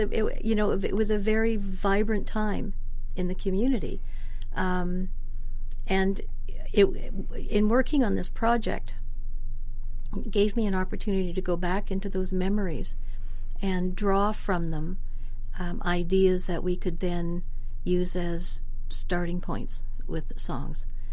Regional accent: Sackville, New Brunswick, Canada; Well, I grew up in Sackville, so I remember very clearly what it

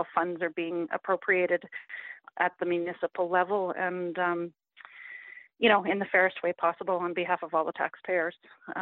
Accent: Smithers, British Columbia, Canada; also born or lived in Prince George; I grew up in Smithers. I wasn't born there, born in Prince George. Grew up in Smithers. And after a brief hiatus, attending post-secondary school in Vancouver, I moved back in 1997

